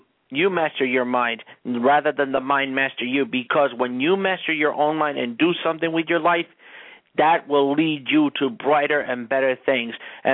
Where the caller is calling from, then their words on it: New Jersey, United States; I'm calling from New Jersey, and good afternoon, Your Honor.